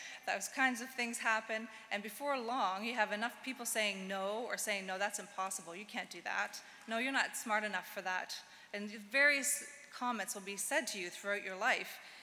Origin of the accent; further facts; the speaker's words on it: Nova Scotia, Canada; also born or lived in New Brunswick; So I come from Nova Scotia originally. I went to school in New Brunswick.